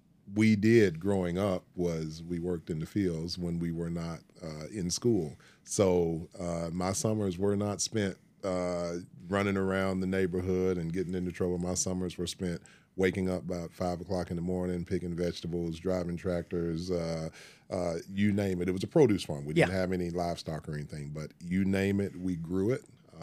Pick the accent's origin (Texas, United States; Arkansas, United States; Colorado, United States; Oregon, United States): Arkansas, United States; Woodson; I born and raised in Woodson, Arkansas. South Pulaski County, going toward Pine Bluff, maybe about 25, 30 minutes outside the city limits. My dad had a farm down there.